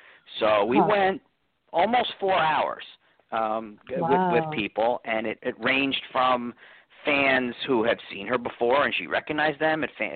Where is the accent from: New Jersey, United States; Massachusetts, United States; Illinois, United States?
New Jersey, United States; I type in New Jersey because I make sure everybody knows I'm from New Jersey